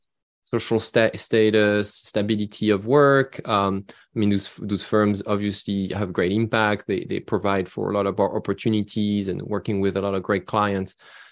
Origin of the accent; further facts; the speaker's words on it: France; Yeah, I started my career in Europe. I was raised and born and raised in France.